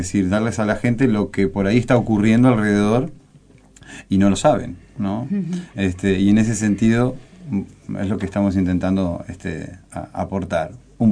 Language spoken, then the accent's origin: Spanish; Uruguay; no me siento extranjero porque soy uruguayo 100%